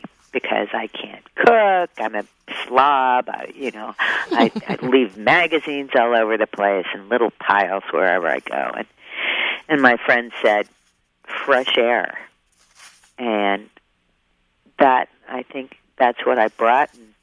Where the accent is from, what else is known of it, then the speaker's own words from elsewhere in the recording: Columbus, Ohio, United States; moved away; also born or lived in Los Angeles / Nevada; That's right. Yeah. I lived in Los Angeles for a long time. I'd been away from Columbus, Ohio, my hometown, for 20 years. I was in Los Angeles, and then I moved to a ghost town in Nevada and lived there 3 years